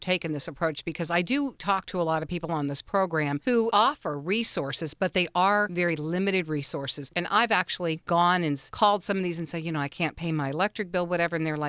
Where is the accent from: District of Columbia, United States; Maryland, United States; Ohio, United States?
Ohio, United States; I grew up in Ohio near Indiana, this was normal.